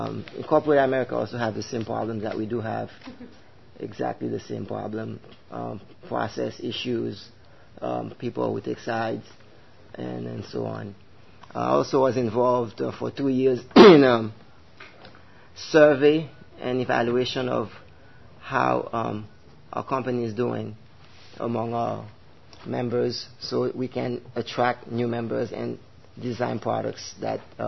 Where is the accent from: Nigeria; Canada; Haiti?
Haiti; now in New York, United States; I am originally from Haiti.